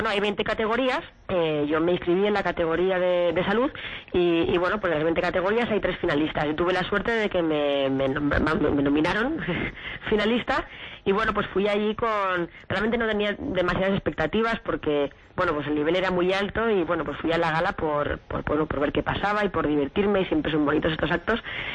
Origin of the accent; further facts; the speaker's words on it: Belmonte, Castilla-La Mancha, Spain; Pues mira, yo soy de Belmonte, de Cuenca